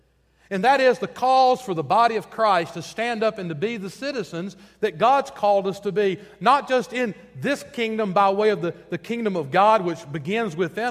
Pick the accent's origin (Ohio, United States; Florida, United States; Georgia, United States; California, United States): Georgia, United States; Thomasville; because I'm from South Georgia, Thomasville.